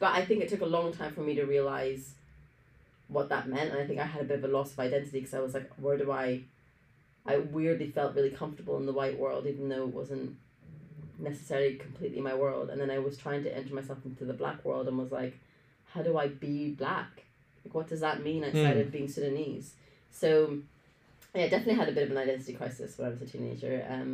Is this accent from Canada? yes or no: no; Northern Ireland, United Kingdom; also born or lived in Scotland; now in London, United Kingdom; And I grew up in Northern Ireland and in Scotland.